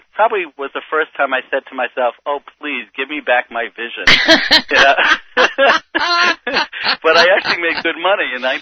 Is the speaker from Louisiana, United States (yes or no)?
no; Worcester, Massachusetts, United States; I was born and raised in Worcester, Massachusetts